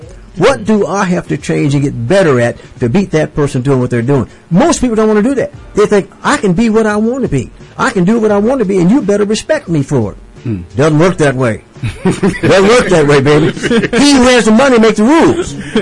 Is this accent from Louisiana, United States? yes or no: no; Arkansas, United States; born there; because I was born in Arkansas.